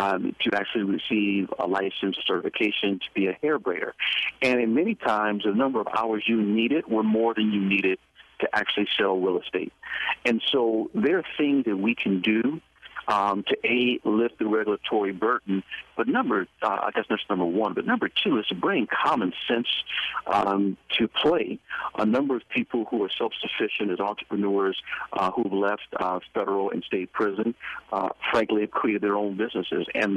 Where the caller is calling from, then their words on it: Washington, District of Columbia, United States; So I'm calling you from Washington, D.C. right now